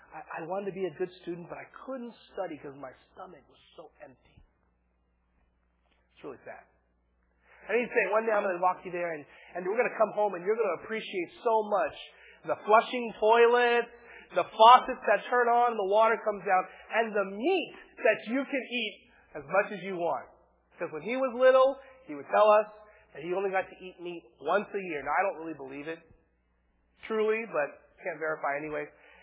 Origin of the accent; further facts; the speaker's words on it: California, United States; born there; When people ask me what province am I from, I was born in Los Angeles County.